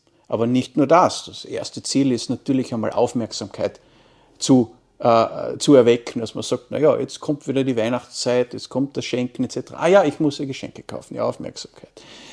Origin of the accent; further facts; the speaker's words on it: Wolfsberg, Carinthia, Austria; ich bin Kärntner, ich komme aus dem schönen Wolfsberg, das man wahrscheinlich am ersten durch die Fußballmannschaft, den WRC kennt. Also ist genau zwischen Klagenfurt und Graz gelegen.